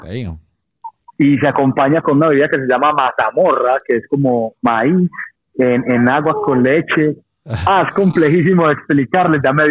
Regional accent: San Antonio de Prado, Antioquia, Colombia; San Antonio de Prado, el lugar de donde yo soy, aquí donde estamos en este momento, unas montañitas bellas, parce, esto es hermoso, y aquí casi no vienen los turistas.

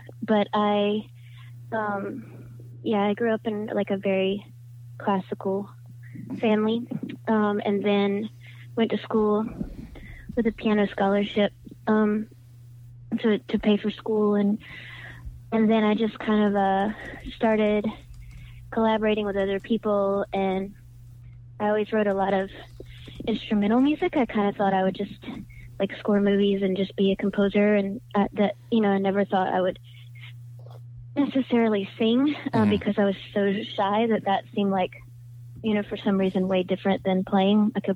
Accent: Athens, Georgia, United States; Oh, my home state, which is Georgia.

